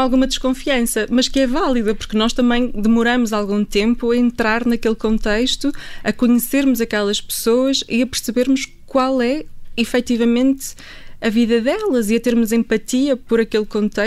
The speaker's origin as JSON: {"language": "Portuguese", "region": "Porto", "country": "Portugal", "lives_now": "Lisbon, Portugal", "said": "quando eu venho do Porto, eu sou do Porto, quando eu venho para Lisboa estudar"}